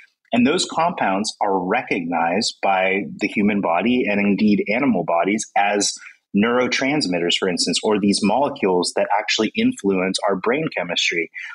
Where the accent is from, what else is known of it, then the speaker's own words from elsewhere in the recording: United States; I'm from the United States, so we have Thanksgiving, and it's a big thing.